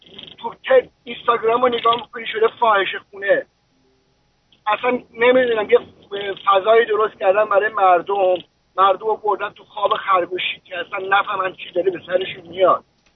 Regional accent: Iran; بالاخره اونجا تو کشور بزرگ شدم، زندگی کردم

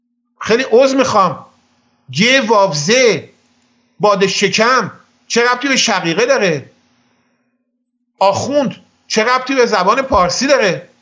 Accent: Iran; منی که جد آبادم آذری بوده، طبق تعریف شما آذری نیستم، چون من اول ایرانی هستم.

